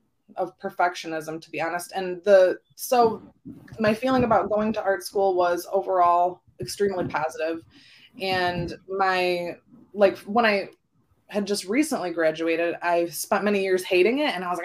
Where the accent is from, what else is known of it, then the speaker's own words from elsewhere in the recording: Detroit, Michigan, United States; But anyway, so I'm in Michigan. I grew up in the Metro Detroit area.